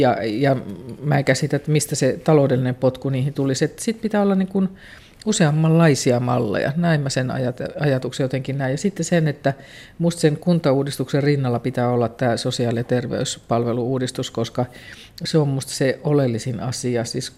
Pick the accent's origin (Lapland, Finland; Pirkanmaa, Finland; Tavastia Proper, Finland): Lapland, Finland; Kemi; juuri sieltä Kemistä, mä oon siellä syntynyt ja kasvanut, ja päässyt ylioppilaaksi, lähtenyt opiskelemaan, mun sukulaisia asuu siellä vieläkin.